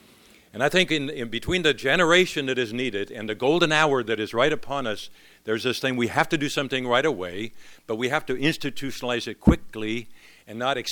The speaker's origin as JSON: {"language": "English", "region": "Kwilu", "country": "DR Congo", "tie": "born or raised there", "said": "as a boy growing up in the Congo, in Bandundu province"}